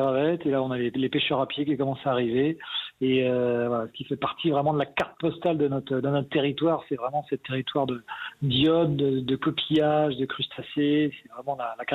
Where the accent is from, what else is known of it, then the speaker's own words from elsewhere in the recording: Saint-Michel-Chef-Chef, Pays de la Loire, France; Moi, je suis natif de Saint-Michel-Chef-Chef, le pays des galettes Saint-Michel, à 3 km du restaurant, de l'hôtel-restaurant. Mes parents étaient agriculteurs, vraiment une grande filiation du côté maternel et du côté paternel d'agriculteurs.